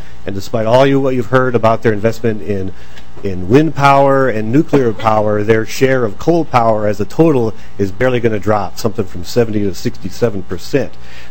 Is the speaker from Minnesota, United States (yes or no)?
yes; Edina, Minnesota, United States; I'm from Edina, Minnesota, and I'm unemployed.